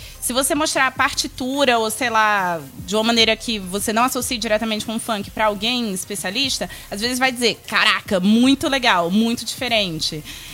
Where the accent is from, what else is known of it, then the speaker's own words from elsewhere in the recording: Northeast Region, Brazil; Que eu sou nordestina, defendo muito.